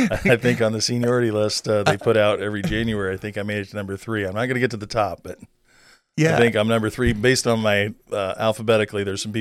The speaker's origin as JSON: {"language": "English", "town": "Grafton", "region": "Illinois", "country": "United States", "tie": "born or raised there", "said": "In Grafton, basically."}